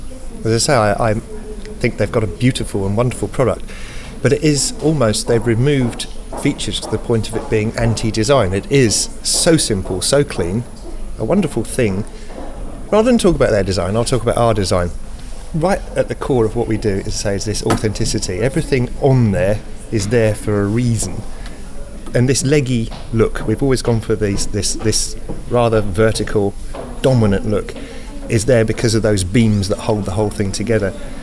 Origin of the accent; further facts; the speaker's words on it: England, United Kingdom; as an Englishman. I'm quite proud to be English. I live here.